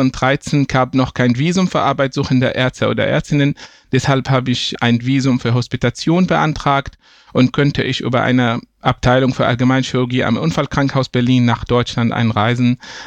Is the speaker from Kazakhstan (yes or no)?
no; Hebron, West Bank, Palestine; moved away as an adult; also born or lived in Cairo; Ich komme ursprünglich aus Palästina, genau gesagt aus Hebron, wo ich 1987 geboren wurde. Dort habe ich bis 2005 gelebt, auch mein Abitur abgelegt.